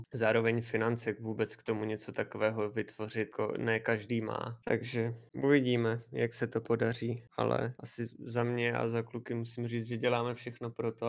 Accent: Luhačovice, Zlín Region, Czechia; celý život jsem vyrůstal v Luhačovicích, jsem Luhačovian, takže pro mě bylo jednodušší začít v Luhačovicích.

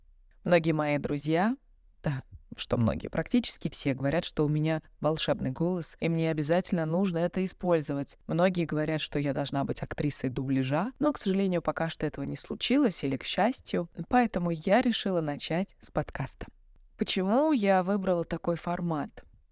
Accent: Moscow, Russia; now in Budapest, Hungary; я живу в Будапеште уже 10 лет, я приехала сюда из Москвы.

